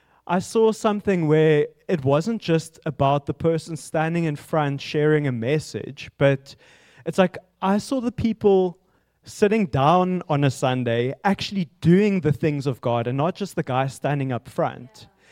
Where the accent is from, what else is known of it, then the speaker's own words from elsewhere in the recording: South Africa; first language Afrikaans; I'm from South Africa, grew up in the central part of South Africa. I'm Afrikaans. I had the joy of speaking Afrikaans this morning to someone else